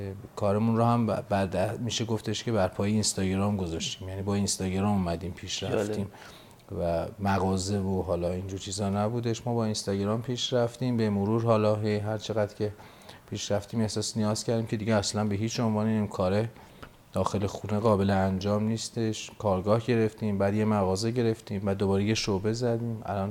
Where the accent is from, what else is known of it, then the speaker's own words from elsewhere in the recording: Tabriz, East Azerbaijan, Iran; حالا ما اصالتا تبریزی هستیم